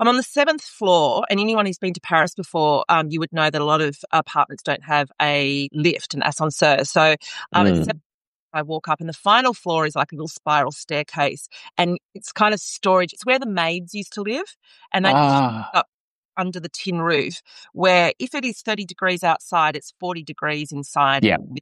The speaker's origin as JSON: {"language": "English", "country": "Australia", "said": "And you have this idea as an Australian that you can just jump on a train, you know?"}